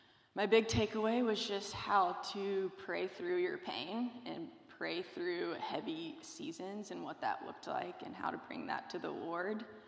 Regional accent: Tennessee, United States; I'm originally from Tennessee. I grew up in a Christian household with my parents, an older brother, and a younger sister.

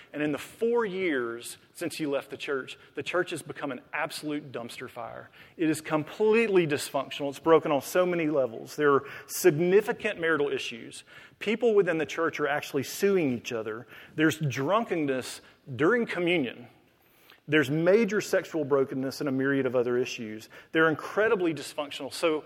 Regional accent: Mississippi, United States; also born or lived in Charlotte; I'm not from here. I'm from Mississippi, but I did spend a number of years here in Charlotte.

